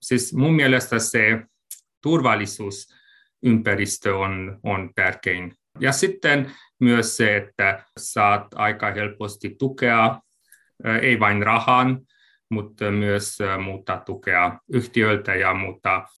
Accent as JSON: {"language": "Finnish", "town": "Cluj-Napoca", "region": "Cluj County", "country": "Romania", "second_language": "Finnish", "moved": "as an adult", "lives_now": "Finland", "said": "Siis mä olin kotoisin Kolozsvárista. Se on yksi Romanian suurimmasta kaupungista. On myös yksi suurimmasta yliopistokaupungista Romaniassa."}